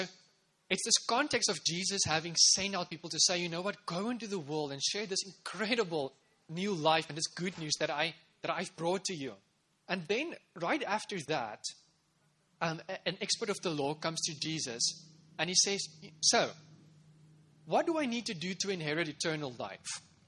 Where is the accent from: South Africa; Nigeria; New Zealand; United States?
South Africa; in 1994, I come from South Africa